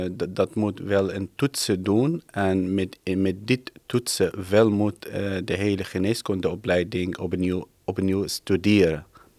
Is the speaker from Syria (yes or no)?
yes; Syria; Dutch is a second language; moved away as an adult; now in Netherlands; ik ben KNO uit Syrië en ik ben in einde 2014 hier gevlucht.